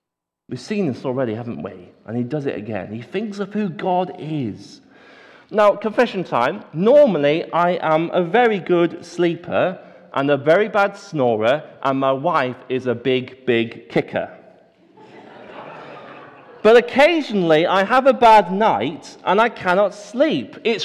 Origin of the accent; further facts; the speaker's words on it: United Kingdom; we are pretty British and therefore can be quite reserved and very careful about what we